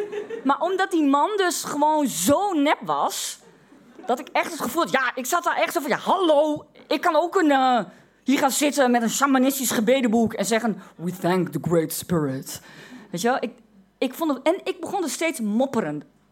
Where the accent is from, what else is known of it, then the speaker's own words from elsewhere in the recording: Overijssel, Netherlands; Dat weet ik, omdat ik uit Twente kom. Twente en de Achterhoek, is altijd prettig om even in Amsterdam te vermelden, niet hetzelfde. Twente ligt in Overijssel, regio in Overijssel.